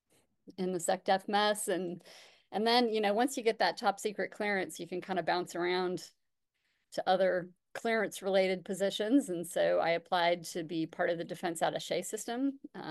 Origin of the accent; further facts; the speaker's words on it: Montana, United States; growing up in Montana, it's a pretty patriotic state.